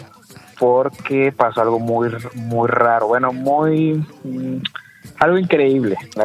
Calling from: Tuxtla Gutiérrez, Chiapas, Mexico; Pues aquí en Tuxtla, pues escuchamos pues su programa.

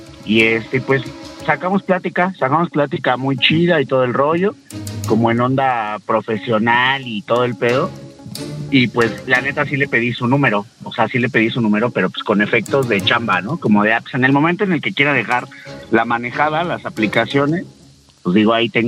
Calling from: Apatlaco, Mexico City, Mexico; Apatlaco, capital del mundo, Diablito, ya sabes.

